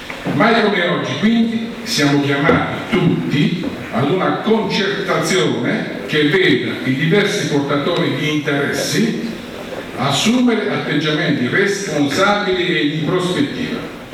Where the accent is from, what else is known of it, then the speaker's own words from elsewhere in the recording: Ortona, Abruzzo, Italy; Io che sono di Ortona